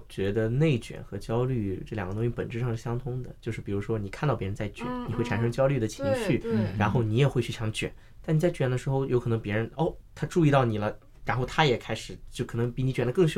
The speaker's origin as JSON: {"language": "Chinese", "region": "Anhui", "country": "China", "said": "因为我是安徽的高考大省，"}